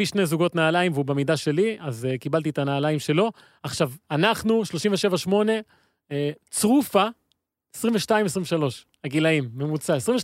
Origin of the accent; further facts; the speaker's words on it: Haifa, Haifa District, Israel; אני חיפאי הרי, של שמיניות